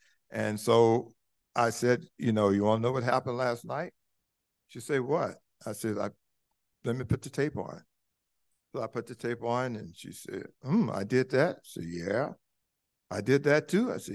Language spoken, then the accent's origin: English; Compton, California, United States; I'm from Compton, guys. I had never heard of Al-Anon. All I heard of in the hood was AA